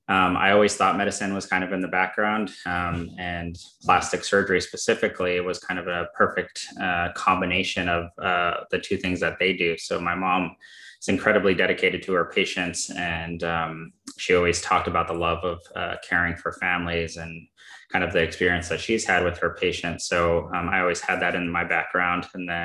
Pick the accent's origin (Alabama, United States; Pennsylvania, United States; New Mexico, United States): New Mexico, United States; Santa Fe; I grew up in Santa Fe, New Mexico as well.